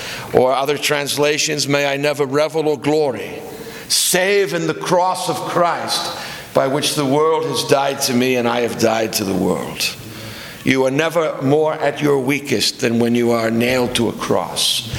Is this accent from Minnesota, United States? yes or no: no; Boston, Massachusetts, United States; I'm a born and bred Bostonian. I'm of Welsh background.